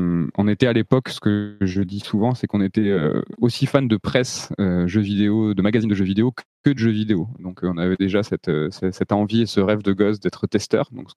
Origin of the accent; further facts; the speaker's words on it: Toulouse, Occitanie, France; on est de Toulouse, on n'est pas du tout de Paris ni de la région parisienne.